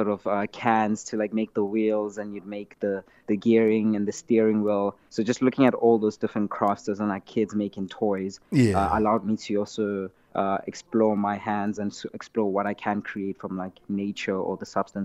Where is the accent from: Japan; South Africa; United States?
South Africa; Limpopo; Growing up in Limpopo was a very, very, very interesting time, because, you know, my life was just herding goats